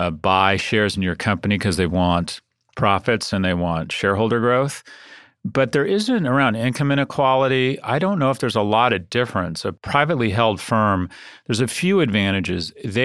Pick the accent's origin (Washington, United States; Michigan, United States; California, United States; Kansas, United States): California, United States; San Diego; born there; I was born in San Diego, and my father lives there now.